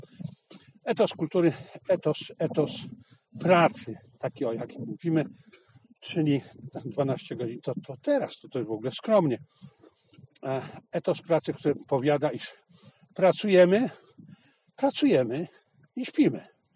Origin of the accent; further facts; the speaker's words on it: Zabrze, Silesian Voivodeship, Poland; kiedy jeszcze mieszkałem na Śląsku, byłem młodym chłopcem i nasi górnicy, ja przecież w Zabrzu się urodziłem, więc w samym centrum, samego centrum, w punkcie 10 Śląska Górniczego